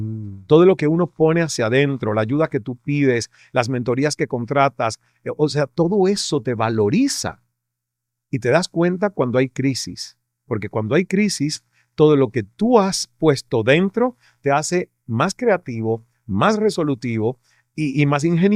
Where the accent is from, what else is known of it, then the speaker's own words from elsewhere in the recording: Cuba; Y también para mí como cubano es decir, fuck you.